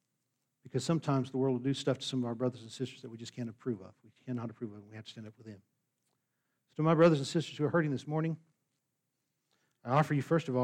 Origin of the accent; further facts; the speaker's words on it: New Mexico, United States; I came from the South. I mean, basically, we're on the edge of the South in New Mexico, but we're still in the South.